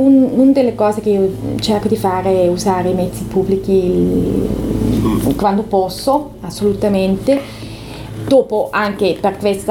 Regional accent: St. Gallen, Switzerland; also born or lived in Bern; originalmente sono cresciuta vicino a San Gallo, in un piccolo villaggio. Quando avevo 22 anni mi sono spostata a Berna. E dopo, tranne 2 anni durante cui ho vissuto in Sud America

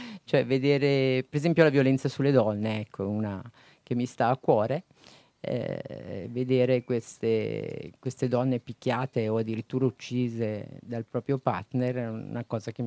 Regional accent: Balerna, Ticino, Switzerland; Da Balerna.

